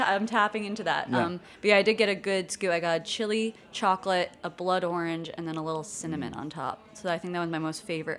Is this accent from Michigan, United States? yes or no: no; Brooklyn, New York, United States; I'm from Brooklyn. I don't even have a permit.